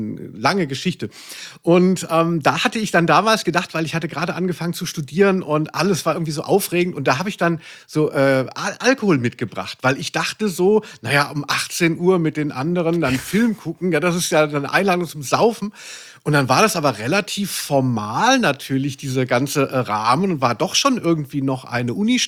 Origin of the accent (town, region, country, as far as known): Cologne, North Rhine-Westphalia, Germany